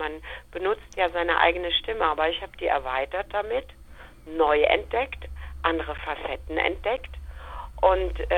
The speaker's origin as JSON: {"language": "German", "town": "Mechernich", "region": "North Rhine-Westphalia", "country": "Germany", "said": "ich bin Schlagersängerin und ich komme aus der Eifel, aus dem Ort Mechernich."}